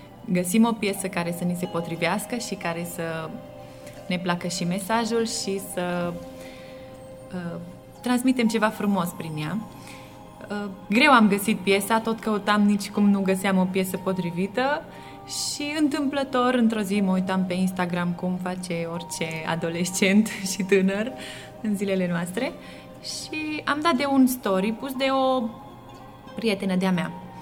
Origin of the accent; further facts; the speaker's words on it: Ocna Mureș, Alba County, Romania; și sunt tot din Ocna Mureș.